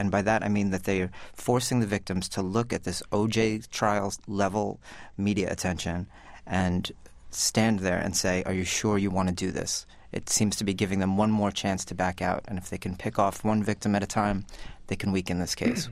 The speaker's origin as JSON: {"language": "English", "region": "New York", "country": "United States", "tie": "born or raised there", "said": "in my home state of New York, at the age of 24, it is too late to report"}